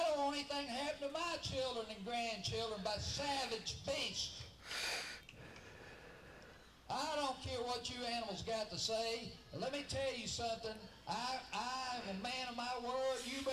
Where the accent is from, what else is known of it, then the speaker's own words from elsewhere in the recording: Tennessee, United States; born there; We're Americans. I was born in Knox County, Tennessee.